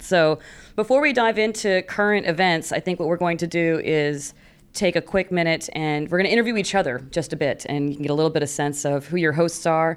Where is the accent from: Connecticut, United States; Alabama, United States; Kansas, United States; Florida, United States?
Kansas, United States; I'm from Kansas, so you should definitely trust my pronunciation of foreign words.